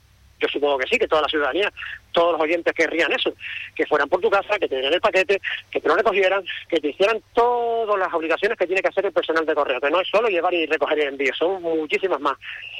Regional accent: Canary Islands, Spain; a los compatriotas que somos de aquí, de Canarias, de Gran Canaria, de Fuerteventura?

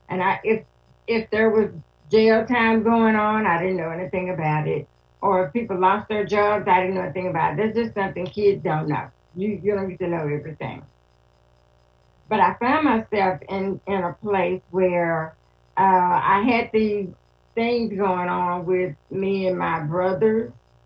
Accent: Tyler, Texas, United States; born there; now in Dallas, United States; So I want to say … I live in Dallas, Texas. I was born in Tyler, Texas, so I'm a Texas girl all my life.

